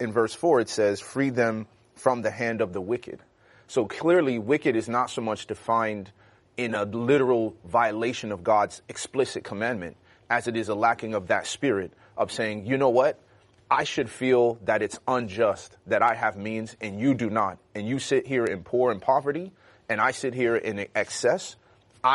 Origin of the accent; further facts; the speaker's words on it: Chicago, Illinois, United States; when I was growing up in Chicago and you had the influence of gangs